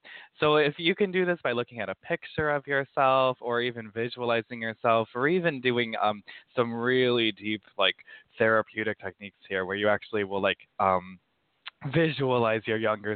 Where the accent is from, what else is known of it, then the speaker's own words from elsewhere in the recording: United States; So I'm American, I'm gay, I'm a male.